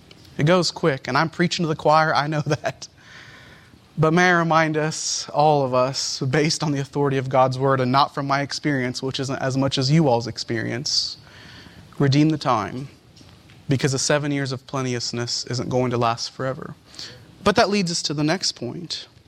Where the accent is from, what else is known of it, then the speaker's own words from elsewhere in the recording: Philippines; In the Philippines, I went there when I was 3 years old, for those who don't know me. And that's where I grew up.